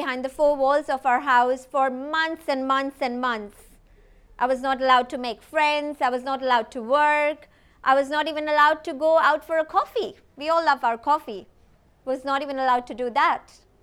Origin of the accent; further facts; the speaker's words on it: India; Growing up in India, I'm from India.